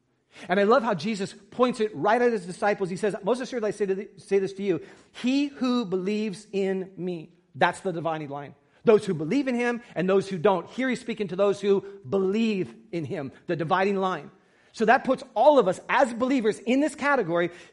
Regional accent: San Diego, California, United States; I'm from San Diego, from Mission Beach

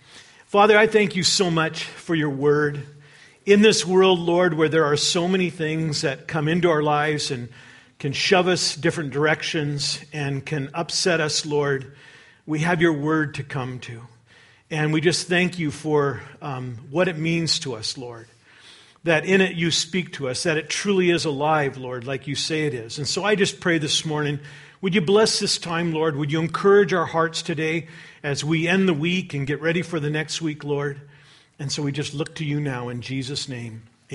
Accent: Ballard, Washington, United States; But I grew up in Ballard, and I come from a broken home.

